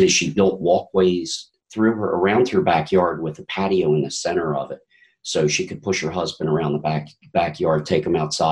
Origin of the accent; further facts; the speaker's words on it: New Jersey, United States; So I grew up in New Jersey near a place called E.P. Henry